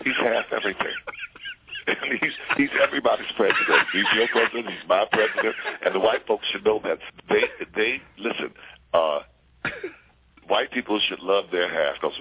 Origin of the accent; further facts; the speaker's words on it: New Orleans, Louisiana, United States; because I'm from, you know, that voodoo place from, you know, where I'm from New Orleans, the voodoo